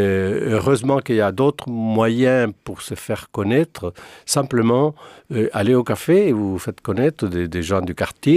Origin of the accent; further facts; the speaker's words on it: France; born there; Donc, on peut dire que je suis né en France.